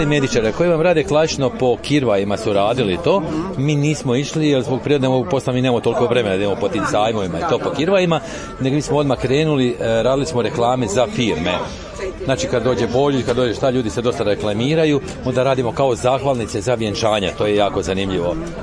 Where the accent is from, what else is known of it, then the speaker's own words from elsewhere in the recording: Nova Gradiška, Brod-Posavina County, Croatia; A pošto je kod nas u Novoj Gradiški postao jedan medičar.